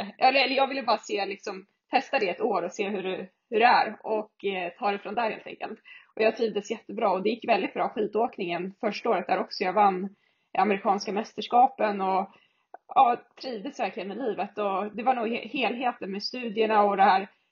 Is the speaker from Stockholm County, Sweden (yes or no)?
yes; Stockholm, Stockholm County, Sweden; also born or lived in Jämtland; Och sen är jag född och delvis uppvuxen i Stockholm.